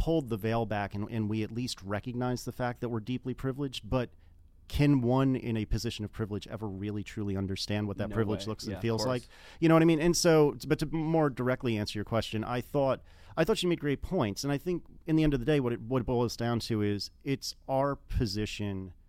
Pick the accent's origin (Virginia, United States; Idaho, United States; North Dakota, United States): Virginia, United States; Richmond; And I'm from Richmond, Virginia, so I'm only a couple hours south of where they used to live.